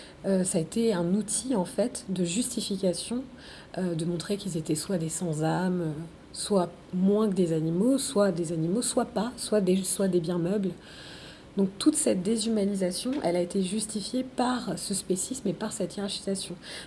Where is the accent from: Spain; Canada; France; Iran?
France; Guadeloupe; pour moi en Guadeloupe, parce que je suis guadeloupéenne